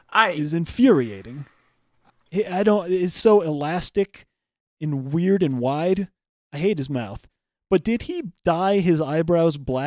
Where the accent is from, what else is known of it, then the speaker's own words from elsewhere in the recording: Montana, United States; I grew up in Montana on a ranch farm, or maybe it was a farm ranch. It was a little of both.